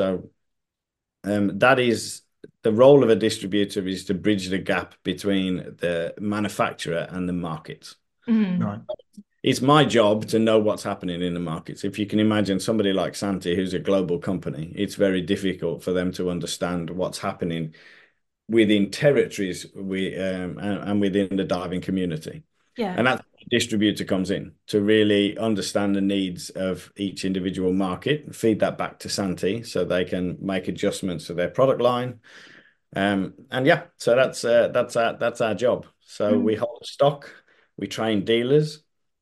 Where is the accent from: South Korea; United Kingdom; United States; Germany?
United Kingdom; Birmingham, West Midlands; I'm actually from the Midlands. So I'm from Birmingham originally, and I went off to join the army